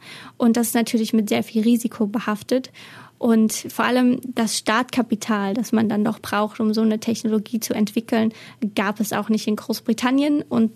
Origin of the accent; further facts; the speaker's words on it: Germany; now in abroad; da bin ich als Deutsche, vor allem wenn man zum Beispiel eine Wohnung mietet, hat man hier schon einen Vorteil, wenn man sagt, man ist aus Deutschland